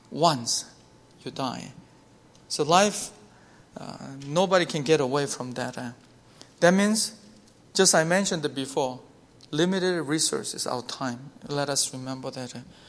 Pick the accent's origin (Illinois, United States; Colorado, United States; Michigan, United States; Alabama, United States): Illinois, United States; Chicago; I came from Chicago, and beautiful.